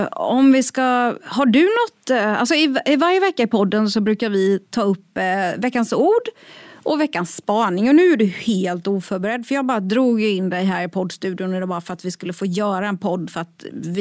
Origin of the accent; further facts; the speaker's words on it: Småland, Sweden; jag ju på Småland med någon slags romantiskt filter i att jag vill tillbaka till där jag kommer ifrån